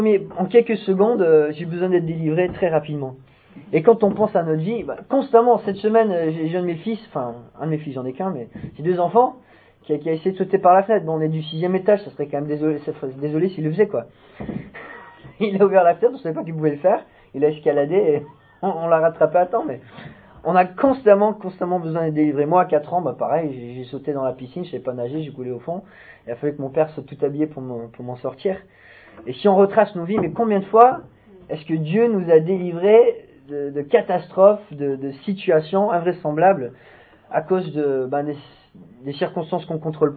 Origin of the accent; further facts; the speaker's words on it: Canada; born there; J'étais pas français, un latin américain, je suis né au Canada.